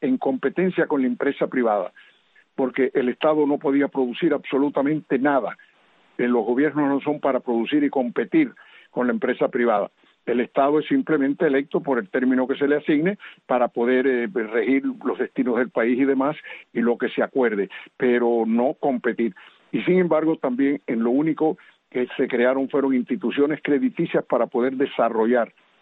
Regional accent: Cuba; moved away; yo me desarrollé y nací en 1926 y tuve la oportunidad de vivir la Cuba del 40, del 40 al 50, del 50 al 60, hasta el 61 que nací, que salí de Cuba.

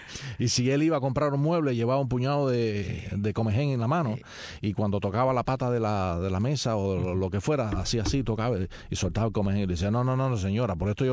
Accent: Havana, Cuba; born there; Yo nací en La Habana, pero mi familia es de ahí, y las vacaciones me las pasaba en San Nicolás de Bari

